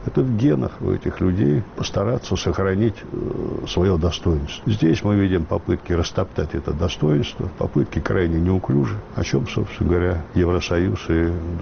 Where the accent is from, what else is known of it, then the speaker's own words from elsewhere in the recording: Altai Krai, Russia; Я жил в детстве в Алтайском крае